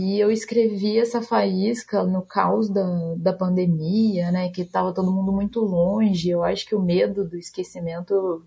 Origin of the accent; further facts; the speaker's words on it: Rio de Janeiro, Brazil; Eu sou do interior do estado do Rio de Janeiro, né? Na minha cidade... Não tem praia.